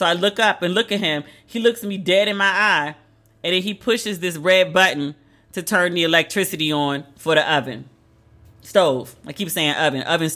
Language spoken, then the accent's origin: English; United States; I was like, my bad. I'm American. I'm sorry.